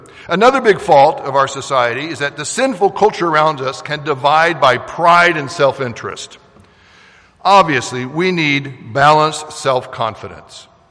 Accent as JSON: {"language": "English", "town": "Kansas City", "region": "Missouri", "country": "United States", "said": "I come from Kansas City, and we were taught, well, you got to be, you know, kind and polite to people outside the family."}